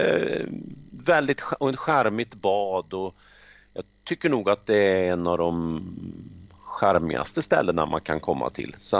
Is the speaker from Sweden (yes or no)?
yes; Filipstad, Värmland, Sweden; trots att jag är liksom uppväxt här i Filipstad